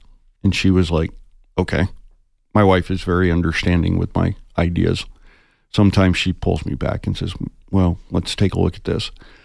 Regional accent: Tucson, Arizona, United States; Well, I grew up here in Tucson. My mom moved me here in 1975. I'm a graduate of Flowing Wells High School.

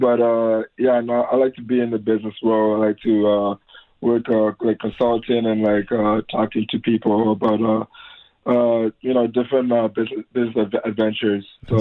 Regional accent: Toronto, Ontario, Canada; now in United States; Yeah, I'm from Toronto, Canada

